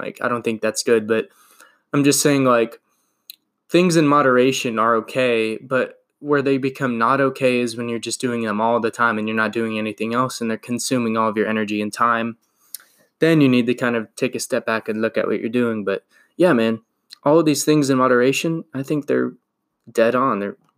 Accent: United States; growing up in America, if you don't love good movies, like, what the fuck are you doing with yourself?

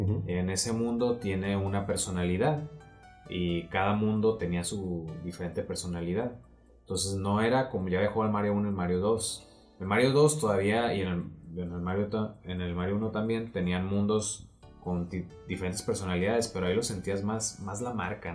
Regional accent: Mexico; como mexicano nos pasó a todos. O sea, como mexicano

